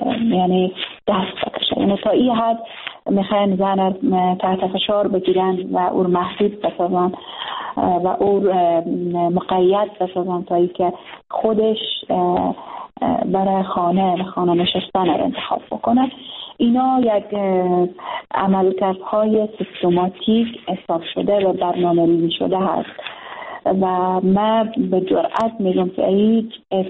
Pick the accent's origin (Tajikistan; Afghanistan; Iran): Afghanistan; به عنوان یک زن که در افغانستان زندگی میکنم